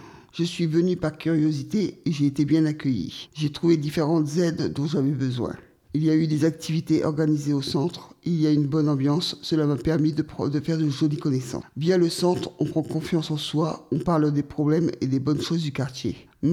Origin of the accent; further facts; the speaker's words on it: Pont-de-Metz, Hauts-de-France, France; je suis de Pont-de-Metz, pas très loin du quartier.